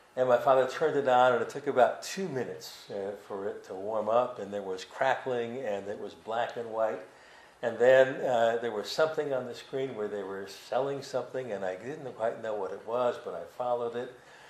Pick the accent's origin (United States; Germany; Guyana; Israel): Germany; also born or lived in Austria; I was born in Austria and lived in Germany after my adopted father married my mother and adopted us.